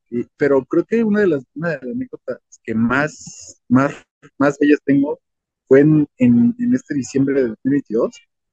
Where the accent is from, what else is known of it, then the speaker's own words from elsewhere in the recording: Mexico; Y yo soy latinoamericano, yo apoyo cuando pierdo México en un mundial